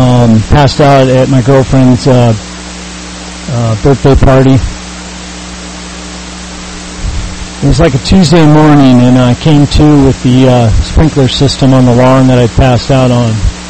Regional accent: Ocean Beach, United States; I grew up here in Ocean Beach. I grew up in the Ocean Beach area in the 1970s.

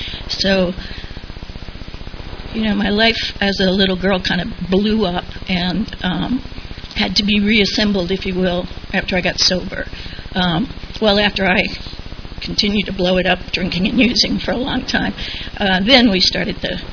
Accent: Swarthmore, Pennsylvania, United States; born there; I was born in Pennsylvania, Swarthmore, Pennsylvania. It's a pretty little town. I'm one of six kids in a Catholic home

